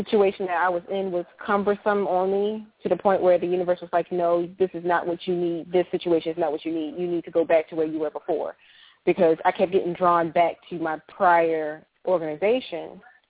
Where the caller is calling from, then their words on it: Virginia, United States; from Virginia.